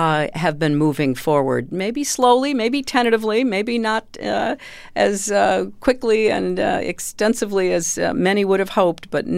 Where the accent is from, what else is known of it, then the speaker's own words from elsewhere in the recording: United States; Because I said I'm an American, so of course we all evolved.